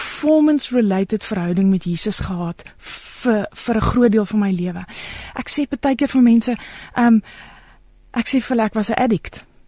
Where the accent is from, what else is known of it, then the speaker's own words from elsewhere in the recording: Johannesburg, Gauteng, South Africa; Ek is een girl van Johannesburg, ek is een mama van twee tieners, getrouwd met my beste vriend, ek is een voltydse ma, ek love sport, ek love speletjies, en ek is passionately lief vir Jesus.